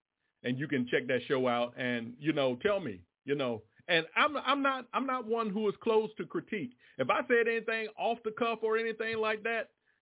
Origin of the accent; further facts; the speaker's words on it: Washington, District of Columbia, United States; now in Durham, United States; Matter of fact, I come from Washington, D.C. That's where I lived previously before I came here to Durham.